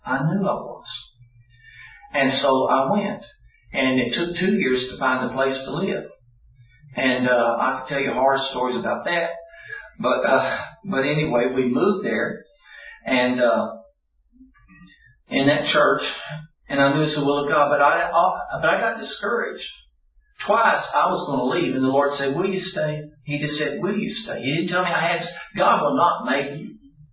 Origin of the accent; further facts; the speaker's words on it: Dallas, Texas, United States; I grew up in Dallas.